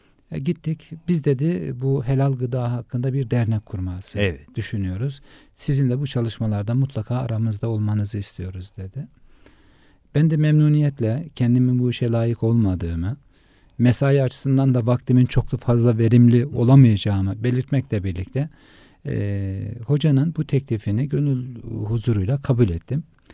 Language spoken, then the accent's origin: Turkish; Erzincan, Turkey; born there; 1967 Erzincan doğumluyum.